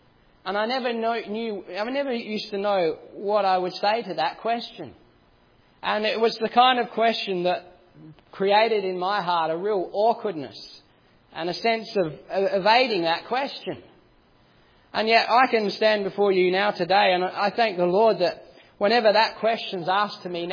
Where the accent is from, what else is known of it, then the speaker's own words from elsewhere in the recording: Australia; I was brought up in Australia, and I'm very blessed to have had godly parents. Both my father and my mother were born again and saved.